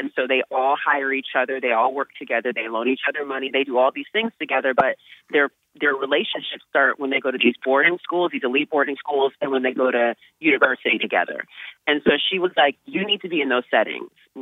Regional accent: Oakland, California, United States; Girl, no, I'm from Oakland.

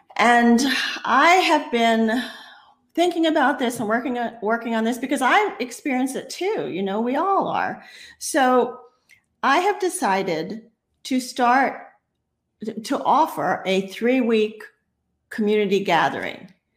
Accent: Miami, Florida, United States; But both of us have been through hurricanes because we grew up in Miami.

